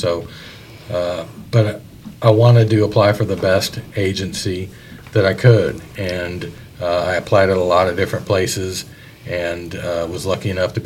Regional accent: Kansas City, Missouri, United States; Yeah, so I grew up in Kansas City, and I had no idea what I wanted

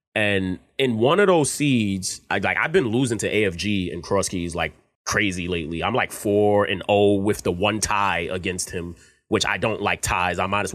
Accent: East Coast, United States; And, you know, I'm from the East Coast, so I don't know what that's about, man.

